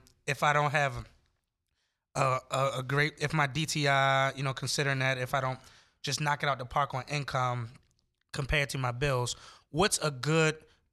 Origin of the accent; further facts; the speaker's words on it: Alameda, California, United States; I'm from the Alameda, right?